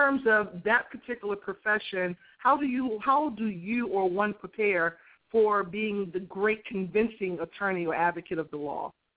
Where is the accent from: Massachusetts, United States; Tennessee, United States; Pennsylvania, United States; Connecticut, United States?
Massachusetts, United States; Boston; I'm from Boston, but, you know, they were like, oh, that's great. Your father was Jamaican and Cape Verdean and Iroquois Indian.